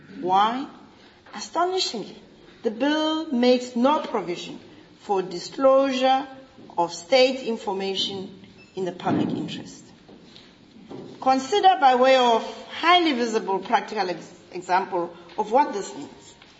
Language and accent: English; Polokwane, Limpopo, South Africa; Remember that beautiful suburb in my hometown, Polokwane